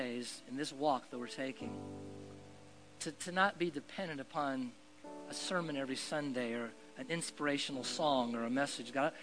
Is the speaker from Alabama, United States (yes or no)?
no; Oregon, United States; I grew up in Oregon, did a lot of mountain climbing